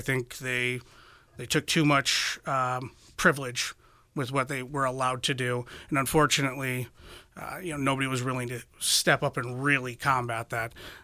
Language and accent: English; Brookings, United States; I've been born and raised in Brookings. My family's been a part of the community forever.